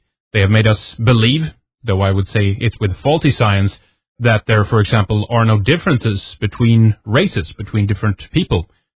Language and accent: English; Sweden; English is a second language; welcome. Thank you for tuning in. … from Sweden, and this is Red Ice Radio